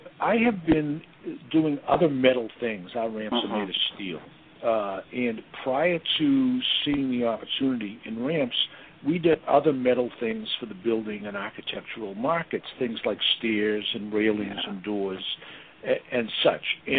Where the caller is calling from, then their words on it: Boston, Massachusetts, United States; I'm in Boston.